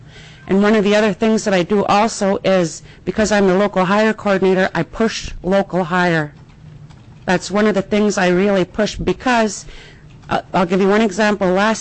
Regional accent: Kalignik, Alaska, United States; now in Iliamna, United States; I've lived in Iliamna for the past 13 years. I originally come from the village of Kalignik, which is the furthest village up on the Nooshigak River.

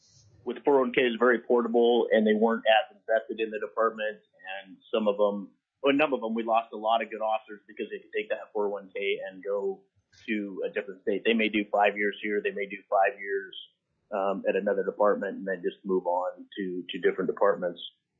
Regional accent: Alaska, United States; I was born and raised in Alaska, been here my entire life.

